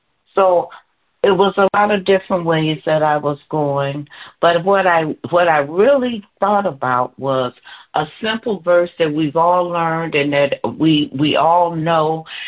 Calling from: Bedford Heights, Ohio, United States; I'm calling from Bedford Heights, Ohio.

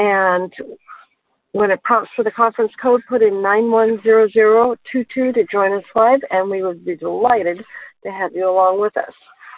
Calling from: Portland, Oregon, United States; I come to you from Portland, Oregon.

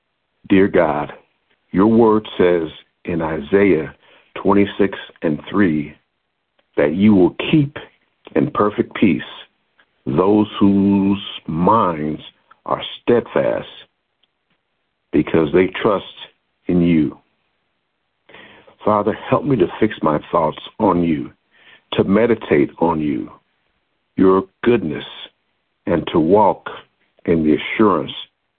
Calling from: Lincoln Heights, Ohio, United States; I come to you from Lincoln Heights, Ohio.

